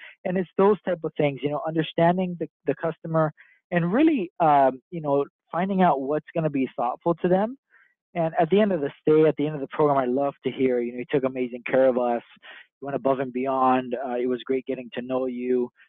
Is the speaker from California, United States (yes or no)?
no; Oahu, Hawaii, United States; because obviously I'm from Oahu, right?